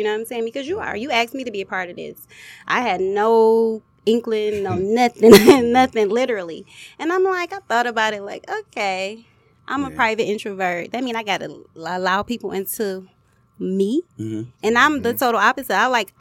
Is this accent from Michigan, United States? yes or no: yes; Detroit, Michigan, United States; But I'm like, I'm a real woman. I'm from Detroit. I grew up in the city.